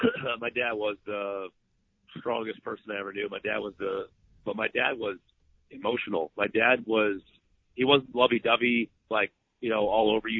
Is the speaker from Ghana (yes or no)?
no; South Dakota, United States; growing up in South Dakota, playing nine-man football, graduating with 26 kids in my class